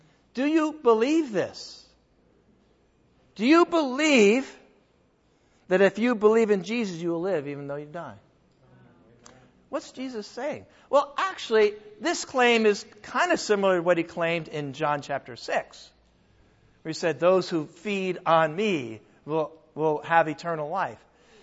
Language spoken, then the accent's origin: English; California, United States; It's because I'm from Southern California. You know, Southern California, as they say that down there.